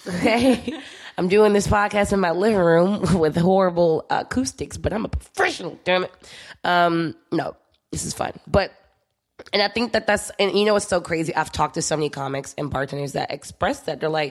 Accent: Houston, Texas, United States; Like, I'm from Houston. And in Houston, it's like, sure, of course, all that same shit definitely occurs in Houston.

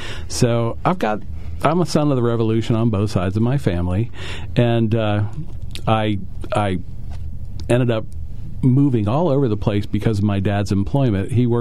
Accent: Sunbury, Pennsylvania, United States; born there; Mark, I was born here in Sunbury in 1963. My mom and dad are both from Northumberland and Point Township. My extended families, though, are from the area forever.

